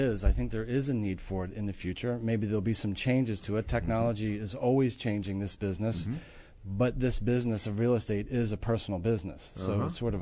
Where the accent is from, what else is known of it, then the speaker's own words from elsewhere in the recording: Washington, District of Columbia, United States; I'm originally from D.C.